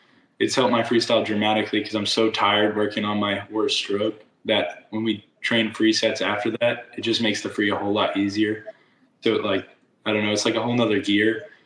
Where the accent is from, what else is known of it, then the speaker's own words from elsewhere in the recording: Texas, United States; maybe it snows in the winter because I'm from Texas